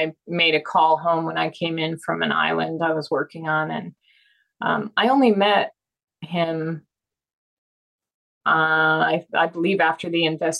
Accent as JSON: {"language": "English", "region": "New York", "country": "United States", "tie": "born or raised there", "said": "We grew up in the Catskills in New York State in a tiny town. It was idyllic, very rural upbringing, beautiful school, sports, forest, hiking, swimming in the rivers."}